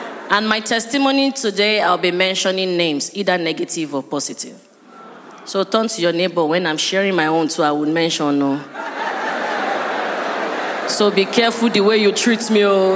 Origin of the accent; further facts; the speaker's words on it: Fadeyi, Lagos, Nigeria; So, growing up in Fadeyi, instead of me feeling down, God just gave me a sanguine path to let go of all those stories.